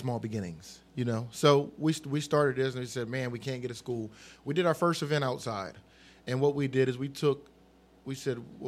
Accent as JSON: {"language": "English", "town": "Rehoboth Beach", "region": "Delaware", "country": "United States", "tie": "born or raised there", "said": "Listen, I grew up in Rehoboth, and I come up going down Dewey Beach when I was too young to go."}